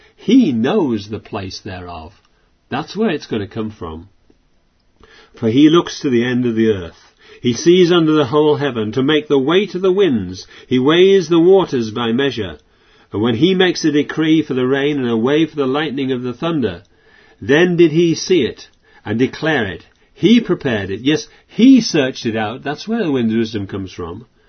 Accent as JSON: {"language": "English", "region": "Yorkshire and the Humber", "country": "United Kingdom", "tie": "born or raised there", "said": "I remember as a child growing up on the North York Moors, where, you know, Heriot country."}